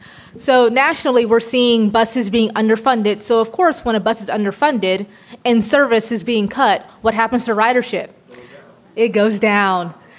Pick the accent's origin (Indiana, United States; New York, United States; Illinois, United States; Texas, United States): Texas, United States; I am not from Massachusetts, so I will normally mumble and speak very quickly. That's what we do in Texas.